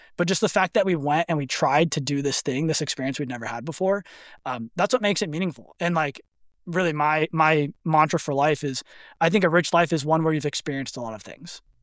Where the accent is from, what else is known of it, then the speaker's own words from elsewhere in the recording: California, United States; I grew up in the Bay Area, but I went to college in San Diego.